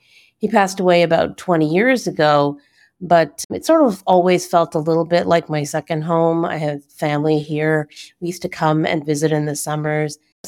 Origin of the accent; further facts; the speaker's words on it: Newfoundland and Labrador, Canada; also born or lived in Montreal; I'm Canadian. I'm actually born and raised in Newfoundland, but I've spent the last 15 years working as an interventional cardiologist in Montreal at the Montreal Heart Institute.